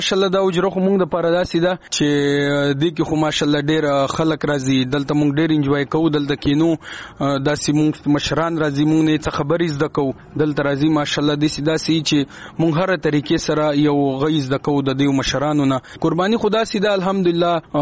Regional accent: Khyber Pakhtunkhwa, Pakistan; now in Karachi, Pakistan; موږ د وزیرستان یو

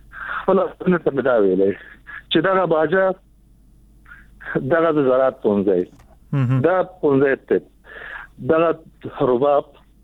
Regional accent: Nangarhar, Afghanistan; زه د ننګرهار يم

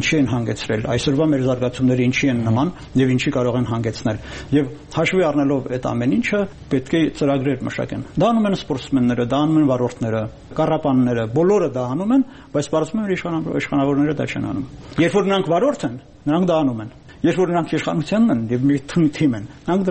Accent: Armenia; մենակ այն պատճառով, որ մենք հայ ենք, այդպիսի բան չկա, կամ մենք Հայաստան ենք, կամ հայաստանցի ենք

